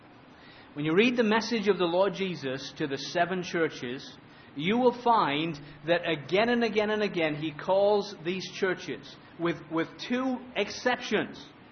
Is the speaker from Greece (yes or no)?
no; England, United Kingdom; moved away; Growing up in England, of course, not a great place for growing exotic fruits.